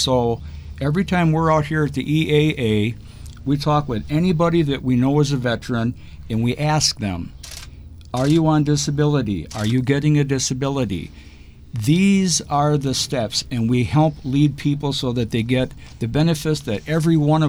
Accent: Oshkosh, Wisconsin, United States; I am from Oshkosh

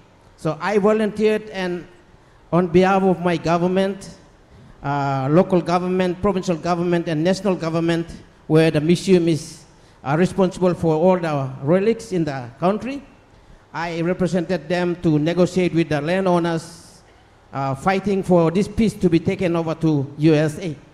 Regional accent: Papua New Guinea; from Papua New Guinea, and I come from the place where Richard Bong left his aeroplane some 80 plus years ago.

